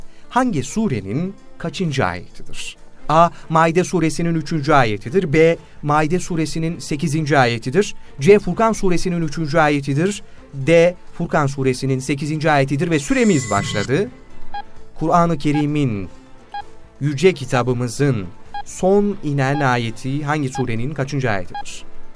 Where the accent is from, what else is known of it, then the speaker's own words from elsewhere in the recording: Amasya, Turkey; Amasyalıyız.